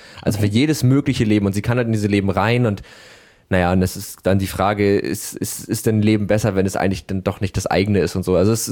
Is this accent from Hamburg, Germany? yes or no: yes; Harburg, Hamburg, Germany; also ich komme ursprünglich aus Harburg, deswegen sind mir die natürlich sehr geläufig.